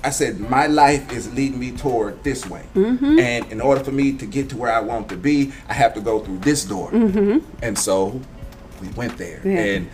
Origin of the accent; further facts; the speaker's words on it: Arkansas, United States; So we're both from Arkansas, right?